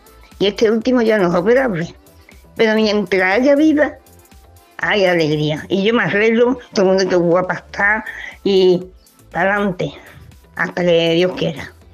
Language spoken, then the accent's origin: Spanish; Seville, Andalusia, Spain; de Sevilla.